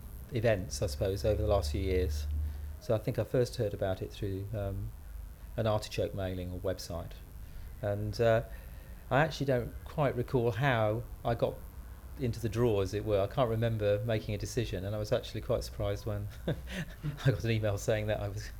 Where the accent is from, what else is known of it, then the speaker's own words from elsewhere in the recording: Oxford, South East England, United Kingdom; also born or lived in London; We grew up in Oxford, went to school there. I eventually went to university in Oxford, then lived in London for a while.